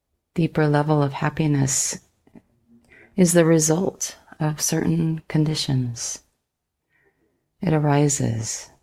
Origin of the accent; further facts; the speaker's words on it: West Coast, United States; the one that I grew up in here in the States, West Coast.